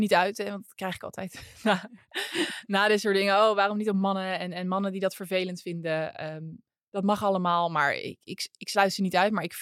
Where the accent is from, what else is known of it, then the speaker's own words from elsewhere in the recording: Utrecht, Netherlands; also born or lived in The Hague; Ik kom uit Utrecht. Ik ben geboren in Den Haag. Ik ben ook, al zeg ik het zelf, ik voel me echt een Haagenees.